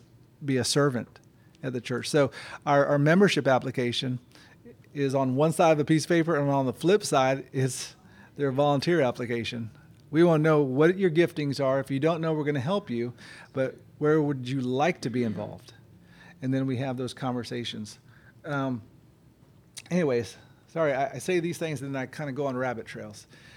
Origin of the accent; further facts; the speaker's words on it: Philippines; Even I grew up in the Philippines, but I grew up on the United States Air Base, Clark Air Base, which is very American.